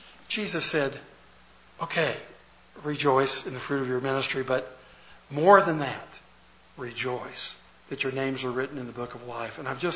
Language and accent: English; the South, United States; accent: southern; And I thought it was my southern accent that she didn't understand.